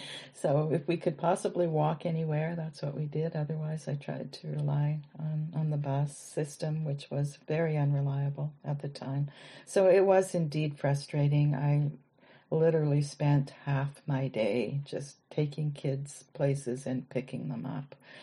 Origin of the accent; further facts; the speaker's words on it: Saskatchewan, Canada; moved away as an adult; now in Kingston, Canada; I grew up in Saskatchewan and I moved here in 1988 to start a PhD in English literature in the Queens.